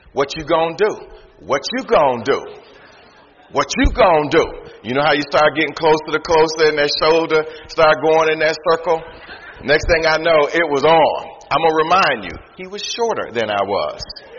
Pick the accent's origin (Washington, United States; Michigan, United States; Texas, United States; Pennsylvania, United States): Michigan, United States; Detroit; But one of the many things I remember about growing up in Detroit and the toughness that you had to have even as a child, and that was the fights.